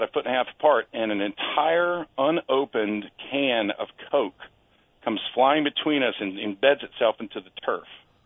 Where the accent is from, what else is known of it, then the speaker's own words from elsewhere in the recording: North Carolina, United States; And I'm from North Carolina, so, you know, I grew up with Clemson, South Carolina, Duke, Carolina, Auburn, Alabama.